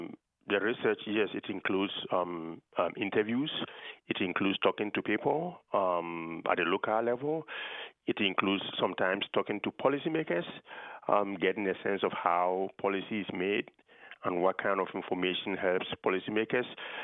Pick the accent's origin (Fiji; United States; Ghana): Ghana; I'm originally from Ghana.